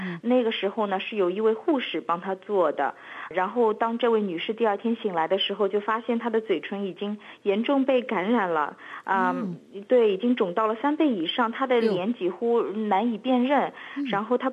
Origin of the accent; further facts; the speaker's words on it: Australia; 实际上我们澳洲人比美国人更爱整容